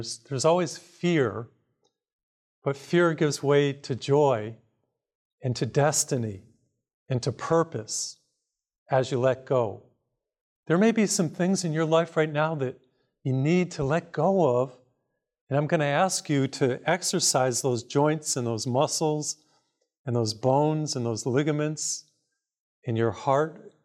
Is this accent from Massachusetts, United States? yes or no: yes; Massachusetts, United States; I grew up in Massachusetts, so this was an exciting event for me.